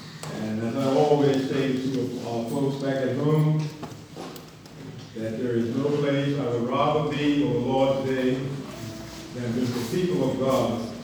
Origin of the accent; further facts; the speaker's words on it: Bermuda; I grew up in Bermuda, Islands, about 60,000 people population, 21 square miles, so very small.